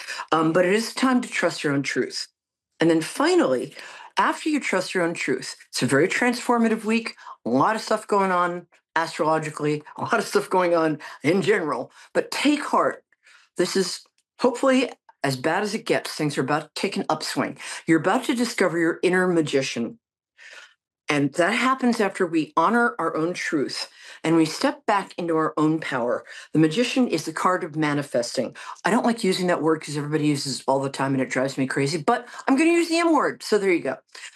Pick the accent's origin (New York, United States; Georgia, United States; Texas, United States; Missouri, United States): New York, United States; I'm a New Yorker.